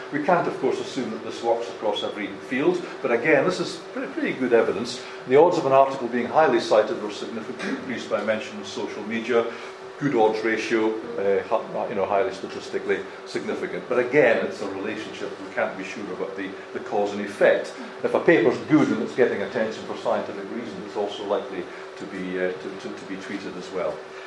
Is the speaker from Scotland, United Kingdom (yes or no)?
yes; Scotland, United Kingdom; being a Scotsman, I tend to use the free ones.